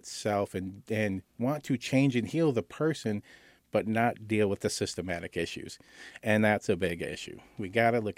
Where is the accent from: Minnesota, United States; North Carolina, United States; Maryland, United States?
Minnesota, United States; Minneapolis; the tensions between Blacks and Natives growing up in Minneapolis, where I'm from. It was huge.